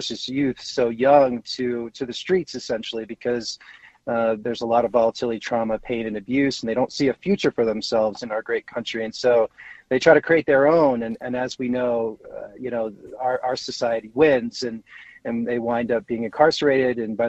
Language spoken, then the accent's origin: English; Long Island, New York, United States; So I grew up, I was born in New York City, moved to Long Island, spent my formative years on the island, graduated from Smithtown High School